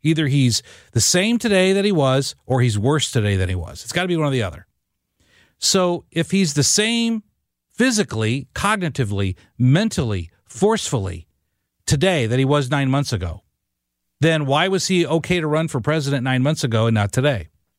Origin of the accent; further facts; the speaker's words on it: Illinois, United States; Listen, I grew up in Southern Illinois. All my relatives, all my blood relatives still live in Southern Illinois.